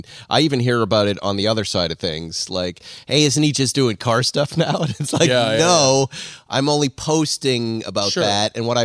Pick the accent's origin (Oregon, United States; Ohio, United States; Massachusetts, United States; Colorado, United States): Massachusetts, United States; West Bridgewater; I grew up in West Bridgewater, Massachusetts. I'm a Boston Red Sox fanatic.